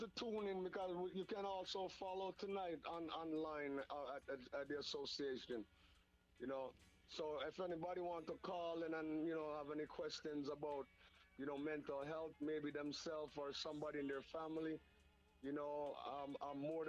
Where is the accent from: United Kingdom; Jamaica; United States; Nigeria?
Jamaica; So now, I come to, and I'm letting everybody know, as a Jamaican and as a black man, it's okay.